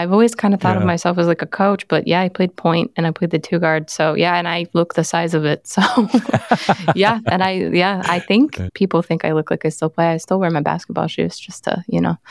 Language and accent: English; Denver, Colorado, United States; I grew up in Denver, so if the Broncos were playing, that's what was on TV.